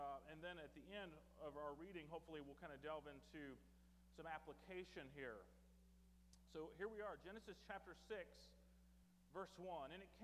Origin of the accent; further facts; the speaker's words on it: Kentucky, United States; I am from Kentucky.